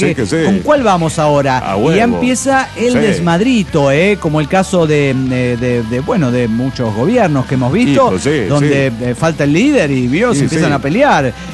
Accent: Córdoba, Argentina; de Córdoba, Argentina.

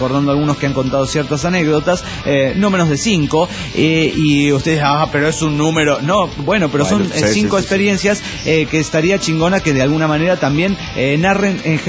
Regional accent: Mexico City, Mexico; del DF mexicano.

